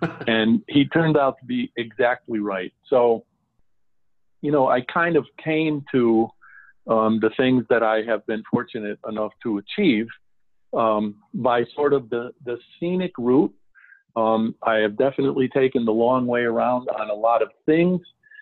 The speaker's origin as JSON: {"language": "English", "country": "Ireland", "said": "I think could fairly be construed as coming with the territory of being an Irishman."}